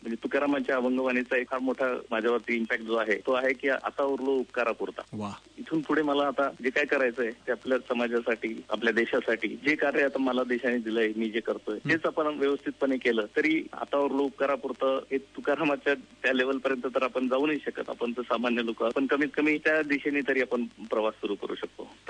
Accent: Deola, Maharashtra, India; नाशिक जिल्ह्यातलं देवळा माझं गाव आहे.

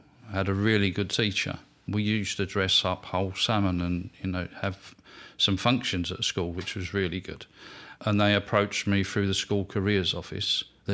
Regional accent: London, United Kingdom; I was born in the General Lyon Inn, which is part of St Thomas's Hospital. So I was facing Parliament straight away. I lived down the Woolworth Road

